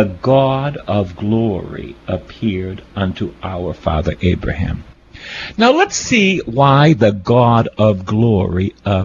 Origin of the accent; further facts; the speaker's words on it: Boston, Massachusetts, United States; I come from East Boston, and I'm proud of it.